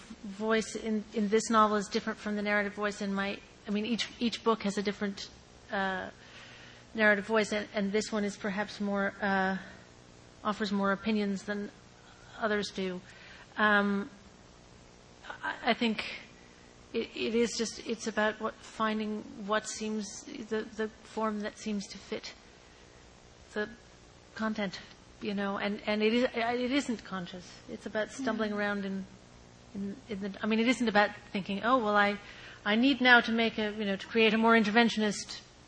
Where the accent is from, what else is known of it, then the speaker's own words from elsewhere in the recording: Australia; also born or lived in Canada / United States; I grew up in Australia and Canada as well as the United States, and I'm not always very sure what the American word is for something